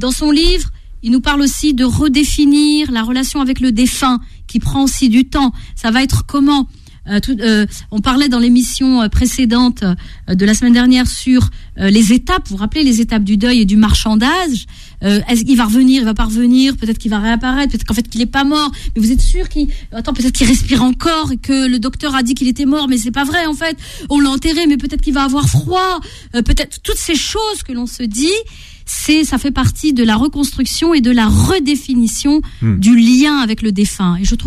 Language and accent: French; Cargèse, Corsica, France; ça m'a reconnecté à un souvenir au village de Cargès, là où j'ai grandi.